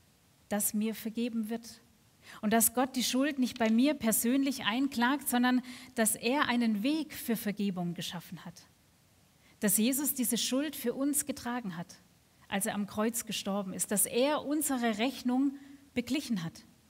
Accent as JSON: {"language": "German", "town": "Schorndorf", "region": "Baden-Württemberg", "country": "Germany", "tie": "born or raised there", "said": "David ist mit seinem Vater in den Sommerferien in meine Heimatstadt nach Schorndorf gezogen gekommen"}